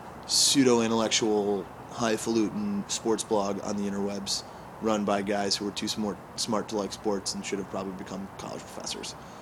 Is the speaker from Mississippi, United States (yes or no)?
no; Buffalo, New York, United States; The great heartbreak of my life is that I grew up in Buffalo, New York, without the love of a good NBA team